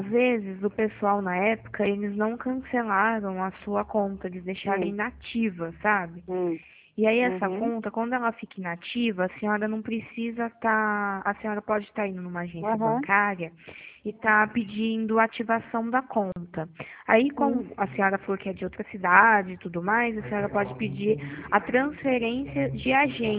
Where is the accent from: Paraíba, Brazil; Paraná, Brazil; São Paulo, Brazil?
São Paulo, Brazil; Pirassununga; Sou de Pirassununga, interior de São Paulo.